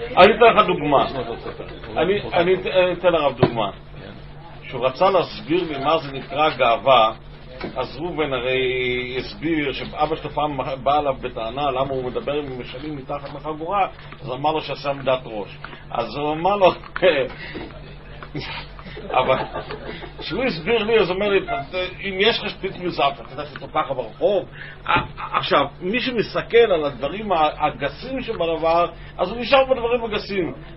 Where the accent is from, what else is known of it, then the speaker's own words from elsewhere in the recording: France; אני צרפתי